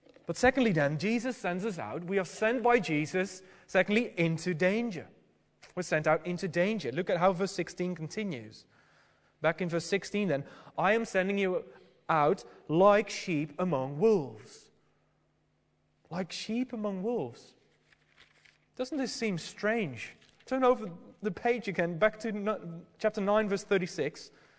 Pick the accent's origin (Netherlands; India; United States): Netherlands; Now, well, from my home country, the Netherlands, I'm hearing it in the news a lot because nowadays wolves seem to have come back into the country